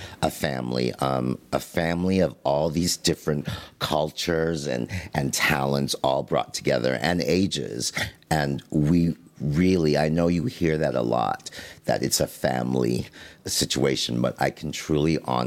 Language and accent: English; Canada; and I'm Canadian, so even in Canada